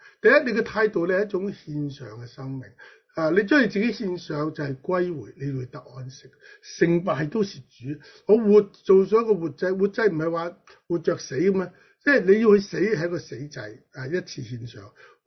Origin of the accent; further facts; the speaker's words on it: Hong Kong; 今日我哋香港人而家已经被世界冇咗啦